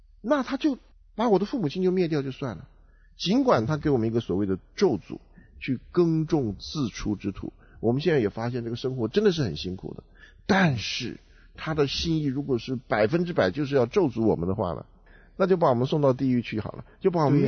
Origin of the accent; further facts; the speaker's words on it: China; 他对我们中国人不够好，对不对？